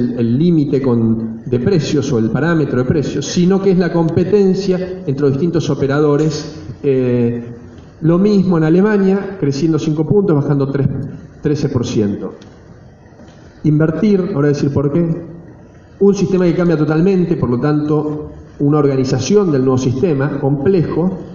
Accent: Argentina; Nosotros también, como argentinos, producimos y competimos con los australianos.

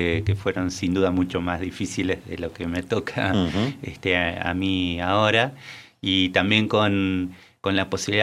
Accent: Plotier, Neuquén, Argentina; Y soy de la estepa patagónica, así que para mí no. Yo vengo de Plotier en realidad, así que.

